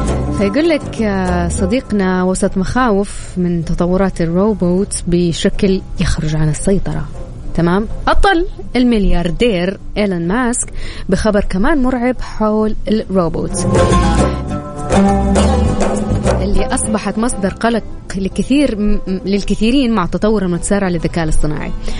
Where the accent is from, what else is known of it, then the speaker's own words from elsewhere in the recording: Taif, Makkah Province, Saudi Arabia; born there; ترى على فكرة أنا من مواليد الطائف